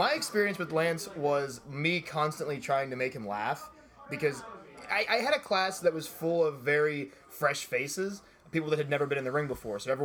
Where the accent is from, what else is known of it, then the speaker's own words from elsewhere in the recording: Wheeling, West Virginia, United States; born there; I was born in Wheeling Hospital in Wheeling, West Virginia